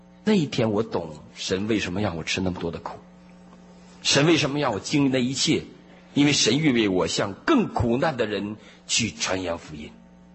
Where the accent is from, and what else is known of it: China